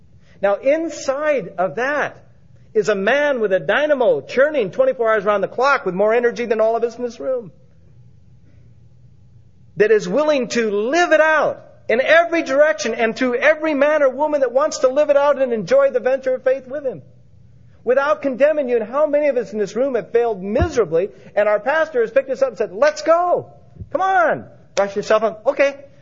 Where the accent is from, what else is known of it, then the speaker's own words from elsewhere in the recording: Portland, United States; because I was raised in Portland, reached out to my dad a few years ago.